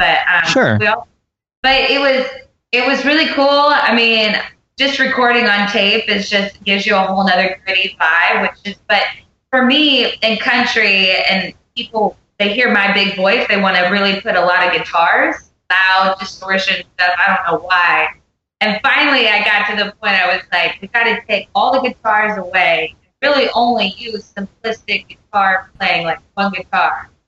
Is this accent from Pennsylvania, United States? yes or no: yes; Pennsylvania, United States; now in Nashville, United States; I think too, for me, I live in Nashville, and I grew up in Pennsylvania